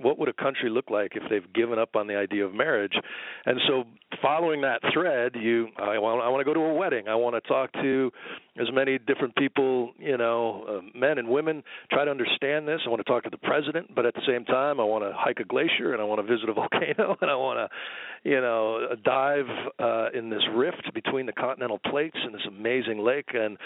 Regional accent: United States; And a lot of times I go into these places, you know, as an American, through American eyes.

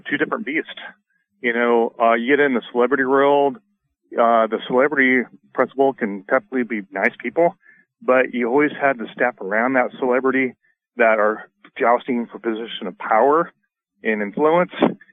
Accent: United States; I'm blessed, and I'm an American. I'm a Marine Corps veteran

